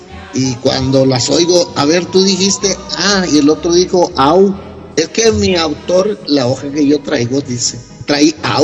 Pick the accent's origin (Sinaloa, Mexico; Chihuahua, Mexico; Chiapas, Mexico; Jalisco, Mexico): Sinaloa, Mexico; Mazatlán; moved away; yo no soy de Baja California Sur, yo soy de Sinaloa, de Mazatlán, Sinaloa, y llegué hace 47 años, soy subcaliforniano porque quiero